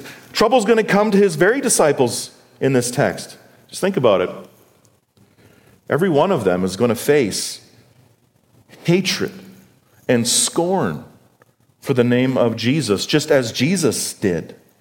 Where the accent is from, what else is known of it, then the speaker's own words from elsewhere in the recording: British Columbia, Canada; we were up on Williston Lake, which is near my hometown in northern BC